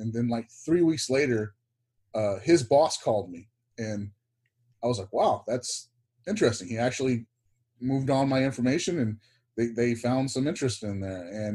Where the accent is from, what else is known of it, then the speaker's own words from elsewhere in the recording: Texas, United States; Lived growing up in Texas.